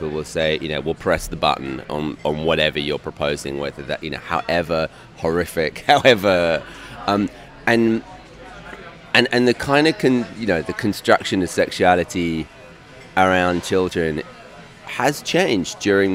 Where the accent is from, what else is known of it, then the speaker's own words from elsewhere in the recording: England, United Kingdom; accent: English; now in New York, United States; Since I'm now get identified as a New Yorker by other Americans in other parts, the English accent kind of gets bracketed into some sort of New Yorker thing.